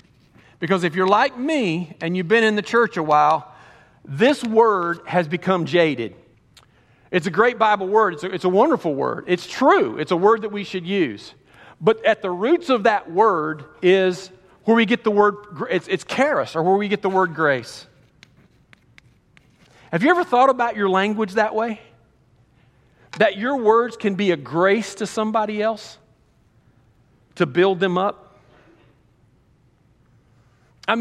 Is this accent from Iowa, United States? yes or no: no; Kentucky, United States; I'm from Kentucky, okay?